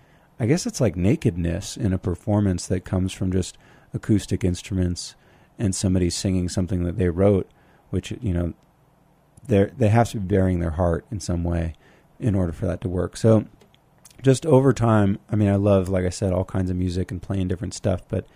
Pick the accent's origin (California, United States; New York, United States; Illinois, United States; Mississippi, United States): California, United States; moved away; And I grew up in California before I moved out here. And one of the things I loved about living in a small town was that you can't hide.